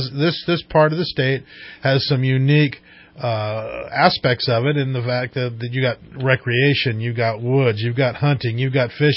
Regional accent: Yreka, California, United States; born there; also born or lived in Riverside / San Francisco; I was born in Yreka, but I've lived in Riverside, I've lived in San Francisco.

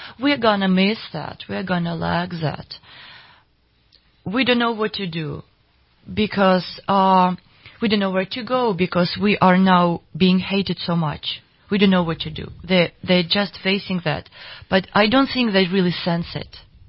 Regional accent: Chernobyl, Kyiv Oblast, Ukraine; also born or lived in Havana, Cuba; I was born in Cuba because he was a Spanish translator there at the Soviet military base. And then I went through Chernobyl. That's where we lived.

